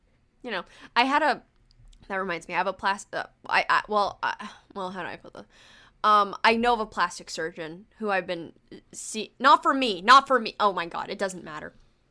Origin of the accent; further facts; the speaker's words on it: United States; born there; considering that I was born in America many years later, I don't think so.